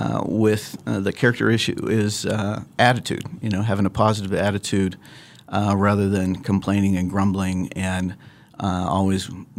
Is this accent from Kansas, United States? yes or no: yes; Lawrence, Kansas, United States; Yeah, so I grew up in Lawrence, and am a Jayhawk fan, but maybe had the wisdom not to go to KU